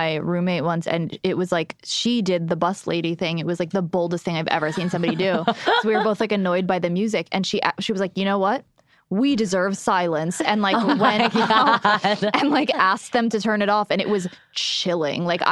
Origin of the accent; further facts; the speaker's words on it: New Jersey, United States; I grew up, like, Jersey Shore. Like, I'm from New Jersey, and so, the Jersey Shore